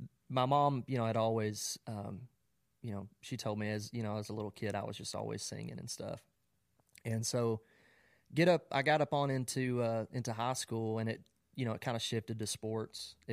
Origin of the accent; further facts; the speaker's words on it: Kentucky, United States; Man, I grew up in Western Kentucky. And, just a small town there.